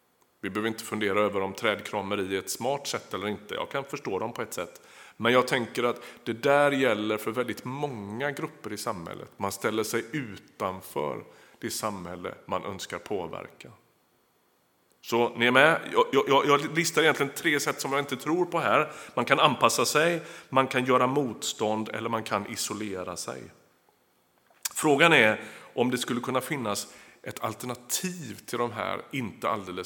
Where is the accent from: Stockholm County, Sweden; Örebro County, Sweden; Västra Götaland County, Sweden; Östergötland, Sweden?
Västra Götaland County, Sweden; jag är uppväxt i Västsverige, strax utanför Göteborg.